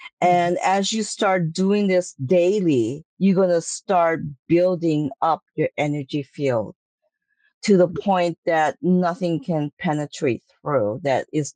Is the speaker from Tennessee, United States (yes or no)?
no; Hawaii, United States; I did that when I was growing up in Hawaii.